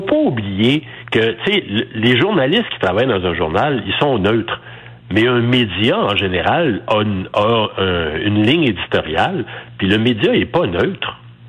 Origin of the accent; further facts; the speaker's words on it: Quebec, Canada; qui amène des touristes chez nous au Québec, ça a fondu comme neige au soleil.